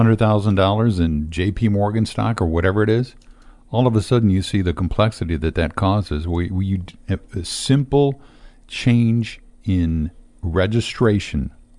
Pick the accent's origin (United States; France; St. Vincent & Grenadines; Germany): France; accent: French; English is a second language; My French accent here, I can't help it, you know.